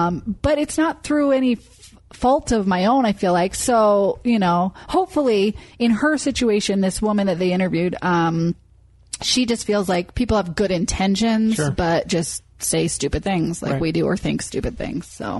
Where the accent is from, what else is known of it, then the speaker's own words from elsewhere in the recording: Maine, United States; now in Utah, United States; And I put myself in this because I grew up in Maine and now I live in Utah.